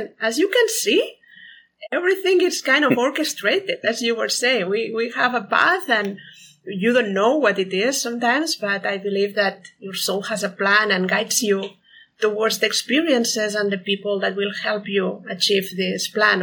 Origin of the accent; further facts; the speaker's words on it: Barcelona, Catalonia, Spain; Yeah, I'm from Barcelona, from Spain. Different culture a little bit.